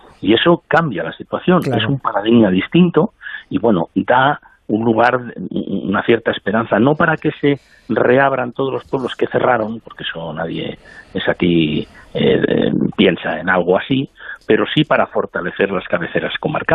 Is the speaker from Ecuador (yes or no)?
no; Campo, Aragon, Spain; born there; mi pueblo, Campo Reig, en la provincia de Huesca, la casa que yo nací la han convertido en una casa rural y cuando voy a mi pueblo duermo en la habitación.